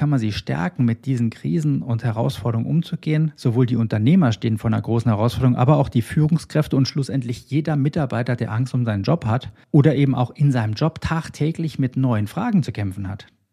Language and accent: German; Germany; in meinem Heimatland Deutschland was zu bewegen und zu verändern, dass ich für mich gesagt habe, okay, ich fahre zurück nach Deutschland.